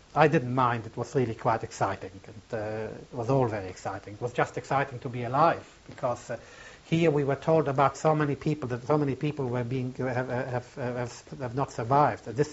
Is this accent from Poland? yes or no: yes; Poland; English is a second language; moved away; I decided that it's time that I make my way back to Poland, to my hometown, and to see who is there